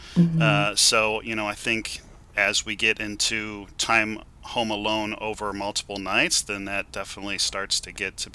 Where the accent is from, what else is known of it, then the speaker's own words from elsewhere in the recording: St. Louis, Missouri, United States; now in Edwardsville, United States; Yeah, I grew up in St. Louis, but I live over in Edwardsville.